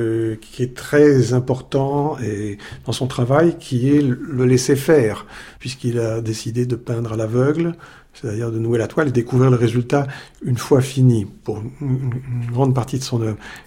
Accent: Paris, Île-de-France, France; born there; je suis né en 1964 à Paris et je suis musicien claveciniste.

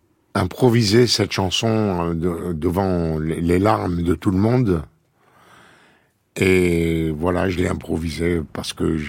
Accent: Algeria; now in France; Vous savez, nous, quand on est parti d'Algérie, on était jeunes, je pensais que j'allais avoir une nouvelle vie, comme si j'étais parti en Amérique, vous voyez ?

